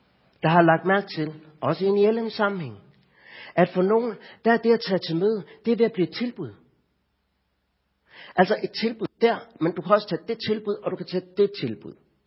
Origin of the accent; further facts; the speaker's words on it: North Denmark Region, Denmark; Nu er jeg fra Nordjylland, og jeg flyttet til Vestjylland.